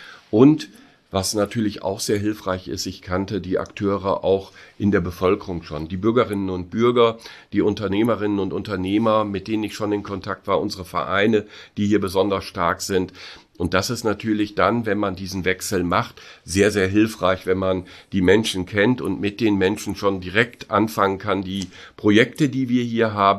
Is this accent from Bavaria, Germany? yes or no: no; North Rhine-Westphalia, Germany; Ich bin Westfale, ich bin Münsterländer.